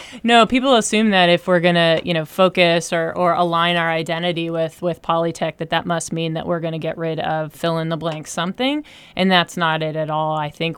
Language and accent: English; Virginia, United States; I came from the land of Virginia Tech. I came from Virginia, and most of my friends went to Virginia Tech and didn't major in anything tech.